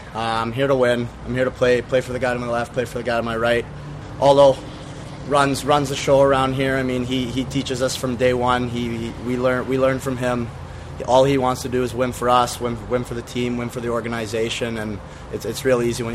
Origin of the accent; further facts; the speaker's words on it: North Vancouver, British Columbia, Canada; I'm from North Van, so I was lucky enough to come with a buddy from over there.